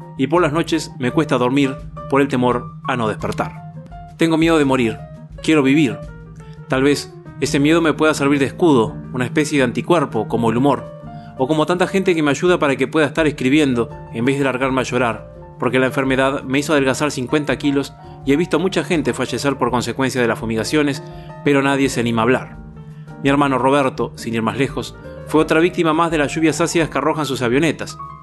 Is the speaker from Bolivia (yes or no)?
no; Basavilbaso, Entre Ríos, Argentina